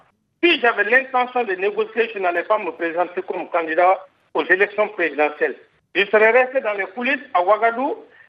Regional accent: Guinea; born there; suis un citoyen guinéen. Au vu de la constitution guinéenne, rien ne peut m'empêcher de m'y rendre dans mon pays natal

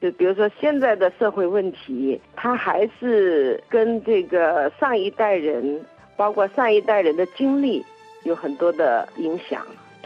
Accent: Fuzhou, Fujian, China; 比如说我是在福州长大的，在我的记忆当中，小时候那种小街小巷，很多的路面都是那个小石头板的

